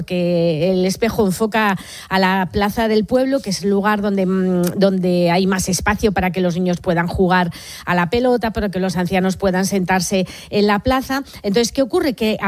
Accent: Madrid, Community of Madrid, Spain; pensando en la infancia, yo soy de Madrid, que digamos que no hay una tradición cofrade, ¿no?

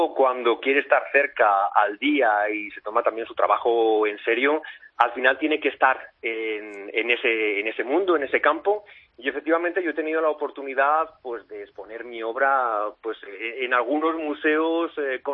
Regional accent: Calatorao, Aragon, Spain; now in Talavera de la Reina, Spain; Yo soy de Calatorao, un pueblecito de la provincia de Zaragoza.

